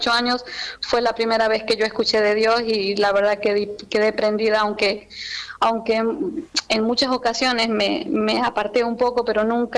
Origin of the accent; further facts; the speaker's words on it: Venezuela; porque soy de Venezuela.